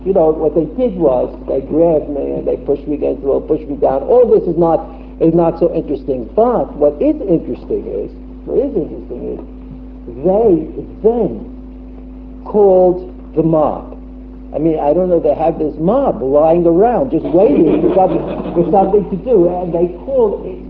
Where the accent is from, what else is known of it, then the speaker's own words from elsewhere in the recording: Brooklyn, New York, United States; I grew up in Brooklyn, and we were always running away from those big kids in the schoolyard.